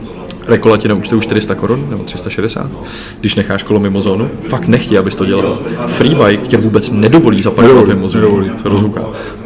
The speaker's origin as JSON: {"language": "Czech", "region": "Prague", "country": "Czechia", "said": "Já jsem ze Smíchova"}